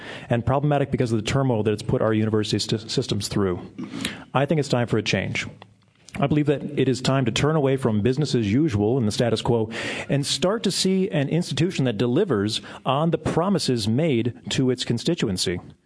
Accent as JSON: {"language": "English", "town": "Rockford", "region": "Illinois", "country": "United States", "tie": "born or raised there", "lives_now": "Bloomington, United States", "said": "I grew up in Rockford, Illinois, in a close-knit family, and after college, my wife and I chose Bloomington Normal to be our home"}